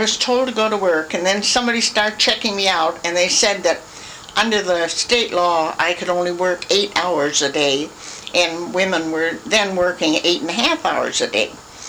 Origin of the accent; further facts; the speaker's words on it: Minneapolis, Minnesota, United States; born there; Well, I was born here in Minneapolis